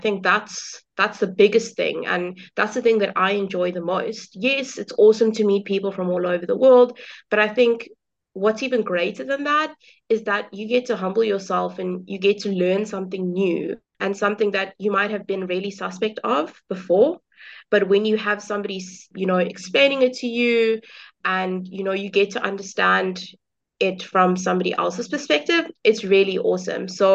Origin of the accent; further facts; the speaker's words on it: Cape Town, Western Cape, South Africa; I'm actually from Cape Town. So, going to study in Durban, my parents were not too on board with it, I'm not gonna lie.